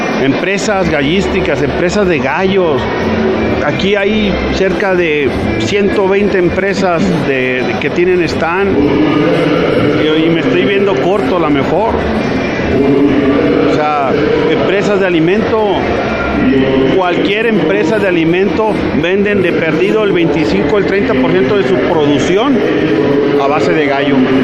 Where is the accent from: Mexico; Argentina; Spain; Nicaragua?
Mexico; porque todos somos mexicanos.